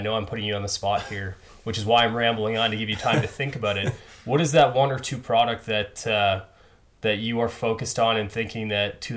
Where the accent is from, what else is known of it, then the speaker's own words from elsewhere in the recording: Ohio, United States; but it is January, and I'm from Ohio. I live in Ohio.